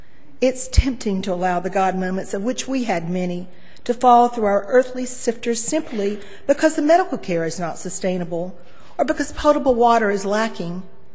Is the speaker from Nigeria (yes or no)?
no; Barnwell, South Carolina, United States; I was touched by the passion of full-time missionaries like Amanda Scott and Susie McCall from my hometown of Barnwell